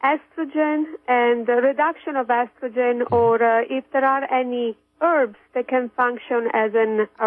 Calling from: Kansas, United States; accent: foreign; English is a second language; Hi, this is … from Kansas.

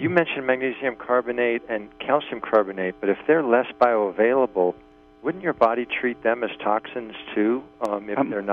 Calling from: Long Island, New York, United States; I'm from Long Island, and my question is...

